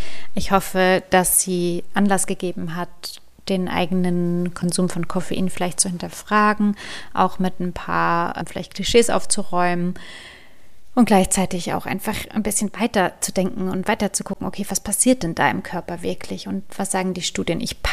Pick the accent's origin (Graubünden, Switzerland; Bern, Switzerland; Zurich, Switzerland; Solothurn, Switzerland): Zurich, Switzerland; Ich liebe Zürich, ich bin in Zürich aufgewachsen, also schon im Kindergarten und in der Primarschule dort.